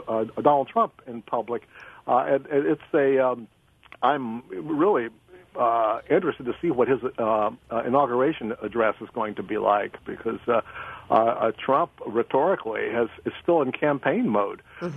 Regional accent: Chicago, Illinois, United States; we're a mixed marriage because I'm a North Sider. I'm with the Cubs.

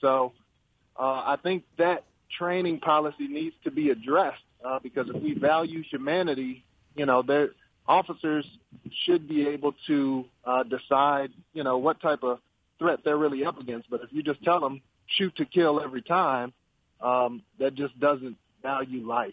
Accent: Missouri, United States; I grew up right outside of Ferguson, but I have family there.

